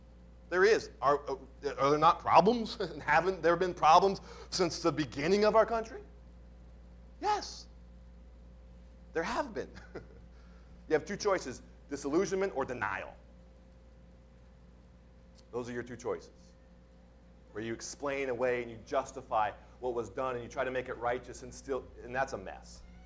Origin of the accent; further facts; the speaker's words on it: Montana, United States; I grew up in Montana where there's a lot of Native Americans.